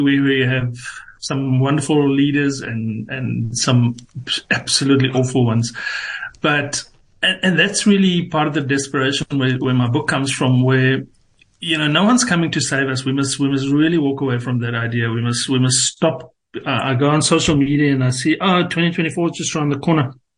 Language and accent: English; South Africa; I'm also a South African.